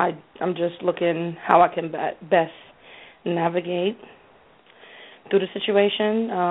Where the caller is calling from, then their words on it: Connecticut, United States; I'm calling from Connecticut.